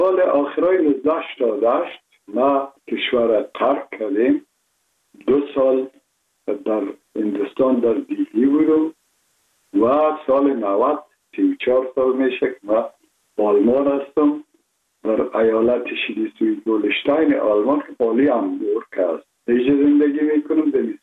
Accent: Kabul, Afghanistan; born or raised there

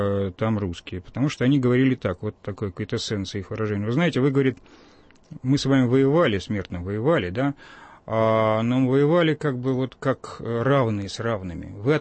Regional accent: Moscow, Russia; выясняет буквально быстро, что я действительно из Москвы

